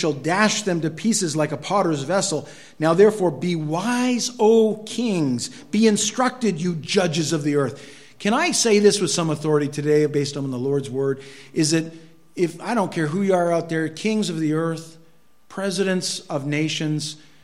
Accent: United States; I'm glad for the freedoms I have enjoyed in my life as an American

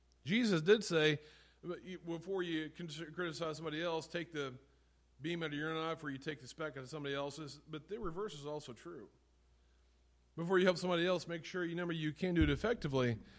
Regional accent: Midwest, United States; I remember growing up in the Midwest where it would be snowy

